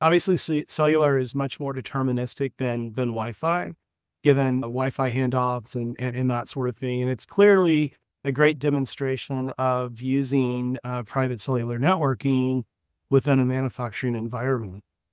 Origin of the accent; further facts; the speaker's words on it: Austin, Texas, United States; the ASIC designs are actually down in Austin, my hometown.